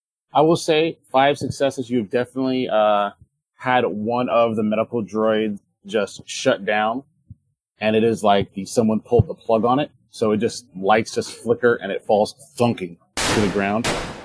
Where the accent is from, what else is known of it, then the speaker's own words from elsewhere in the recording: United States; I'm an American